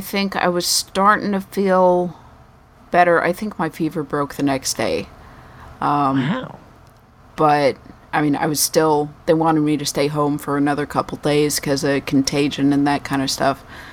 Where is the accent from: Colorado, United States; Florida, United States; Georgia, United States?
Colorado, United States; Denver; Yes, I grew up in Denver, so Colfax is where all the hookers are.